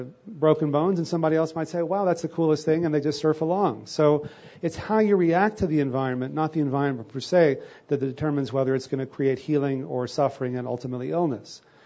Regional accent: Texas, United States; because I grew up in Texas

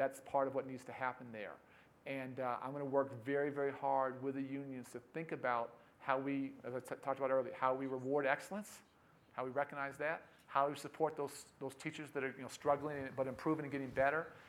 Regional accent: Illinois, United States; I come from Illinois that was 49th out of 50 states in the amount of money going to education and 43rd in disparities between rich districts and poor districts.

